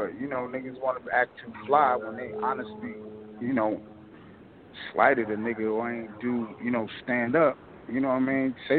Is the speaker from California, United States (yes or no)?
no; Queens, New York, United States; You know, I'm originally from Queens. You know, there's a lot of New York shit going on right there, so we kicked it.